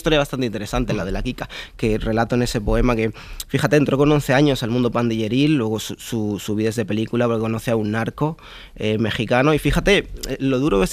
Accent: Nicaragua; yo también soy de Nicaragua

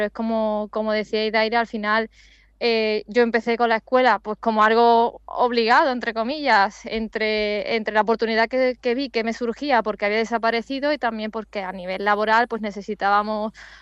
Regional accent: Dos Hermanas, Andalusia, Spain; entre mi barrio, mi pueblo de dos hermanas y el Bilbao

